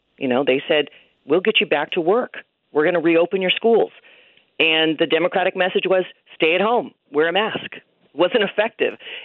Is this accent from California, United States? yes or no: yes; Oakland, California, United States; In my hometown of Oakland just last week, the city council voted to move $18 million from law enforcement